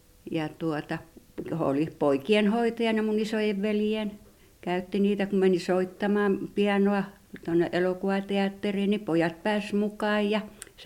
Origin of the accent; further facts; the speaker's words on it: Klamila, Kymenlaakso, Finland; Hän kävi meillä Klamilassa kotona kylässä